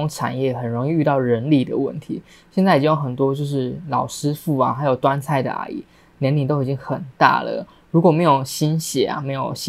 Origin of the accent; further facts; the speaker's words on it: Taiwan; 我想就身为台湾人，应该大家都还蛮喜欢吃板德的